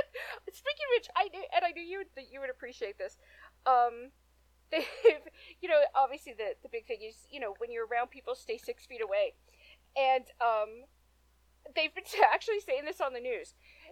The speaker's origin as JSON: {"language": "English", "town": "Toronto", "region": "Ontario", "country": "Canada", "said": "I don't have a ton of experience in small towns. I'm from Toronto."}